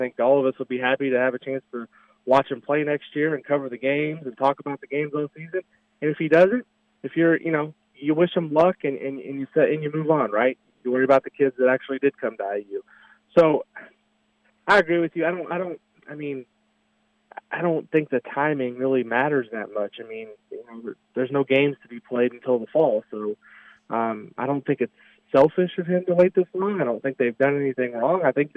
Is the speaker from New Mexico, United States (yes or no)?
no; New Albany, Indiana, United States; maybe the fact that I'm from New Albany